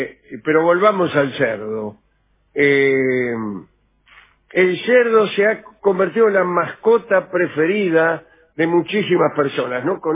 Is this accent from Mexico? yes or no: no; Baigorrita, Buenos Aires Province, Argentina; ¿Qué acento tengo? ¿El acento porteño tengo? Déjese. Bien. Yo soy de Baigorrita, señor.